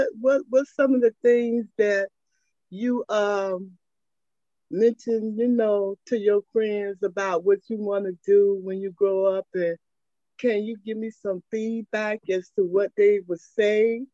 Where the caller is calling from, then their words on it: Tampa, Florida, United States; I want to let you know I'm calling from Tampa, Florida